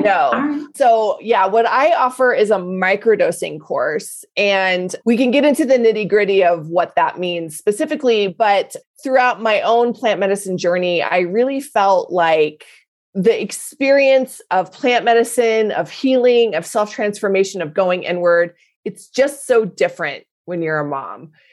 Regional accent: Denver, Colorado, United States; I'm from Denver, so of course I've smoked weed.

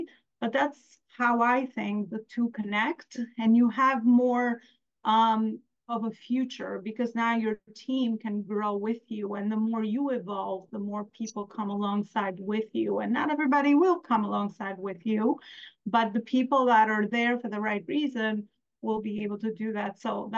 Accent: Albania; now in United States; And yes, I am Albanian American. I've been here 27 years.

